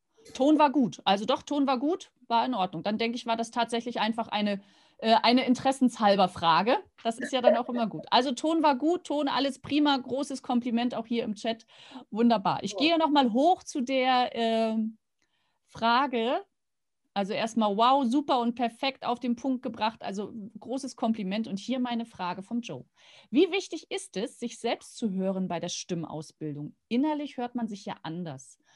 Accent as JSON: {"language": "German", "town": "Rostock", "region": "Mecklenburg-Vorpommern", "country": "Germany", "tie": "born or raised there", "said": "Ich bin ja ein echter Fischkopf, ein Nordlicht und ich liebe die Ostsee. Bin ja in Rostock geboren, habe dort geheiratet und studiert, also Ostsee."}